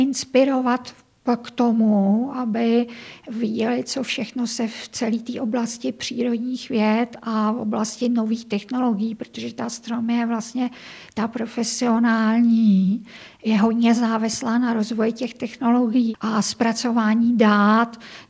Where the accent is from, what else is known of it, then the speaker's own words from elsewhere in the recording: České Budějovice, South Bohemian Region, Czechia; born there; A já jsem Jihočeška rodem, opravdu, já sama jsem se narodila v Českých Budějovicích a rodiče pocházejí z Jindřichohradecka, z malé vesničky